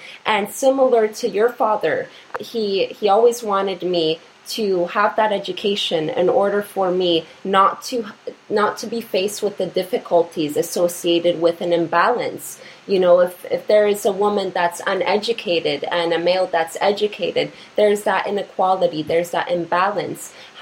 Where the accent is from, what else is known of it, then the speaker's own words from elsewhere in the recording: Canada; born there; I was born in Canada. However, my background is Polish. Both of my parents came from Poland and were immigrants here.